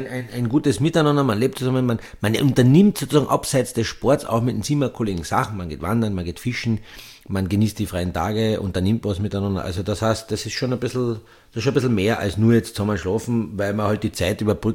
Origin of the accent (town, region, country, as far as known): Austria